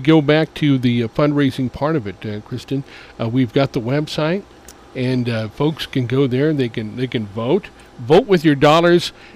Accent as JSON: {"language": "English", "town": "Chicago", "region": "Illinois", "country": "United States", "said": "Now, I come from the Chicago area"}